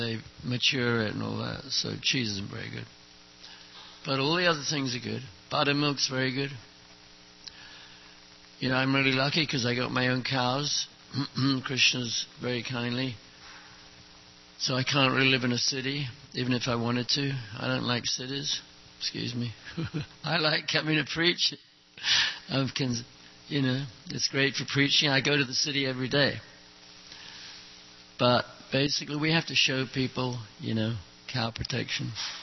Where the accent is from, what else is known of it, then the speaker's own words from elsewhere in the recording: London, United Kingdom; You know, I'm from London, England, big city.